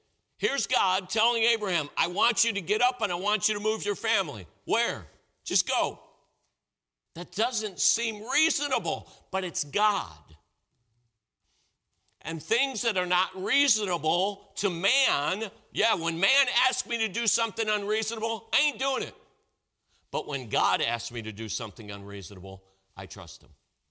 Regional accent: Cleveland, Ohio, United States; All right, I mentioned this morning that I grew up in Cleveland, Ohio.

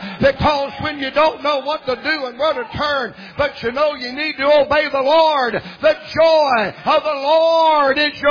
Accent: Virginia, United States; now in Atlanta, United States; I'm from the Blue Ridge Mountains of Virginia. My little wife was from the Blue Ridge Mountains of North Carolina. And we went over there and got that pickup truck and got that U-Hauler. And we moved out of them mountains down to hot Atlanta, Georgia.

